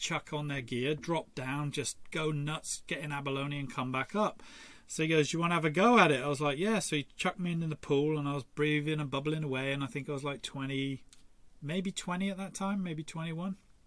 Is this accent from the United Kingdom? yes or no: yes; Torquay, South West England, United Kingdom; I grew up in England, so it's an island, we're fully surrounded by water, but I was very fortunate as a young kid. I grew up in Torquay, so we were kind of close to what they consider the English Riviera